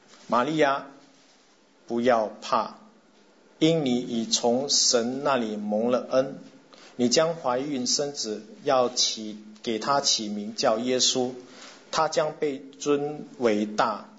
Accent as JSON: {"language": "Chinese", "country": "Singapore", "said": "我是新加坡人"}